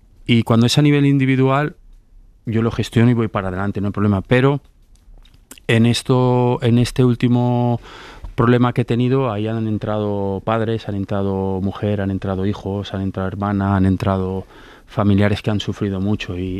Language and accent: Spanish; Terrassa, Catalonia, Spain; de Tarrasa, de donde yo soy